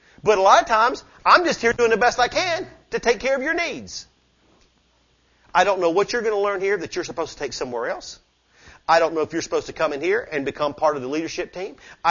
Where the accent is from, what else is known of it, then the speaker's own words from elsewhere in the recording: Tennessee, United States; Come on, we're from Tennessee, right?